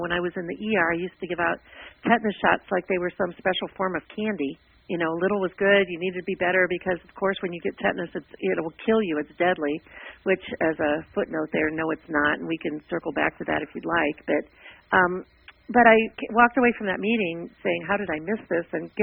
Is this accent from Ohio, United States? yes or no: yes; Cleveland, Ohio, United States; I live here in Cleveland, Ohio now. I've lived most of my life. I was born in Ohio, and I've lived most of my life here.